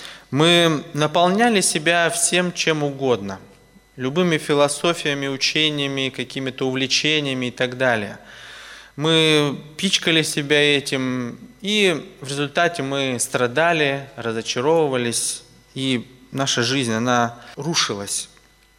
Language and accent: Russian; Tuva, Russia; я приехал из Тувы.